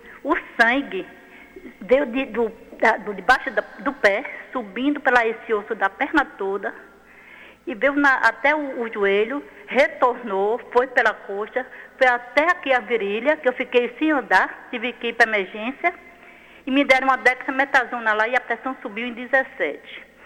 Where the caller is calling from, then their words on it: Camaçari, Bahia, Brazil; eu sou daqui de Camaçari.